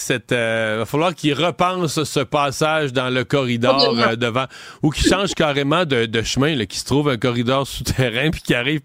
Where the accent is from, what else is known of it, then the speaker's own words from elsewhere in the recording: Canada; Parce que si on regarde chez nous, au Canada